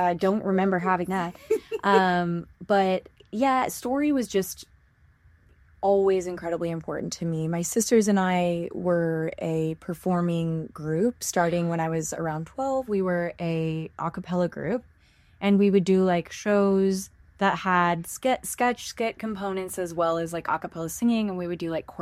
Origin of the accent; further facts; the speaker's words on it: Washington, United States; The production was I'm from Washington.